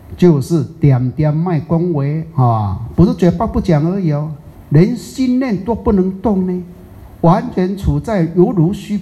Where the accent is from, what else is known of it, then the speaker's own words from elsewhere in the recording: Taiwan; 如果以我们台湾话来讲的话